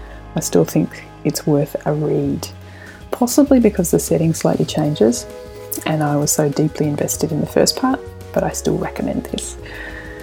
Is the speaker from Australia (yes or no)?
yes; Australia; perhaps because as an Australian it's kind of exotic.